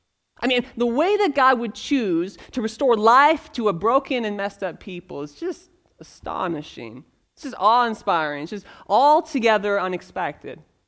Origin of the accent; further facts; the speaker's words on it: Edmonton, Alberta, Canada; also born or lived in British Columbia; I am from out west. As a matter of fact, I'm from Edmonton. I was born and raised in the area, born in B.C., moved to Edmonton when I was a child and raised in the area there. And so I am relatively new to the Maritimes